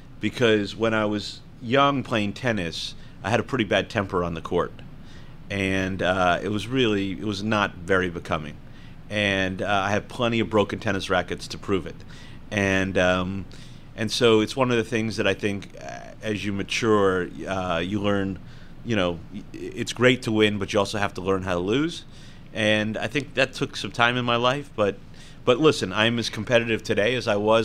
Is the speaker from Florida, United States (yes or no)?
yes; Homestead, Florida, United States; born there; Actually, it wasn't just Homestead, Florida. I was born on Homestead Air Force Base, which was, of course, later demolished by Hurricane Andrew. So I was an Air Force kid.